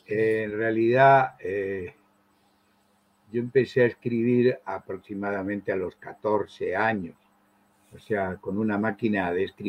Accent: Buenos Aires, Argentina; Yo nací en Buenos Aires en 1946, en diciembre del 46. O sea que este diciembre, ahora tengo 75 años, puedo decir la edad. Me eduqué en la Argentina, claro, hice allí mi bachillerato

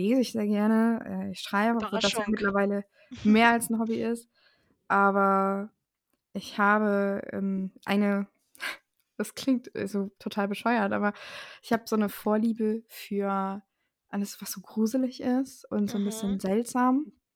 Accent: North Sea coast, Germany; komme von der Nordsee und bin jetzt seit ein paar Tagen 26 Jahre alt

